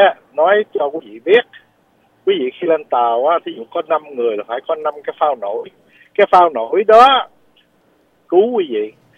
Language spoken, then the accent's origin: Vietnamese; Bạc Liêu, Bac Lieu, Vietnam; moved away; Tôi sinh đẻ ở Bạc Liêu, tôi lội ngang sông Bạc Liêu hồi lúc 9 tuổi, lội ngang, lội tới lội lui.